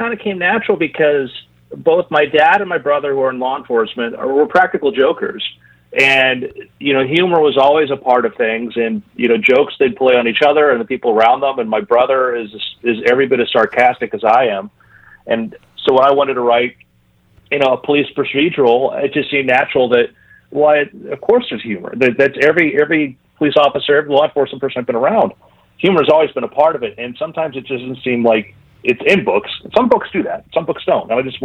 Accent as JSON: {"language": "English", "region": "Florida", "country": "United States", "tie": "born or raised there", "said": "You know, I grew up in Florida, and Florida, you know, there's a reason why there's so much Florida fiction because it's such an interesting place."}